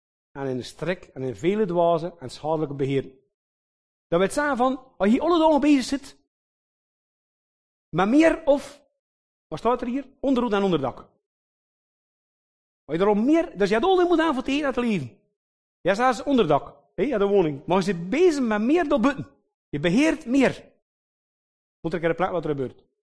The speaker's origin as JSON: {"language": "Dutch", "region": "Flanders", "country": "Belgium", "said": "we zijn Vlaming onder elkaar."}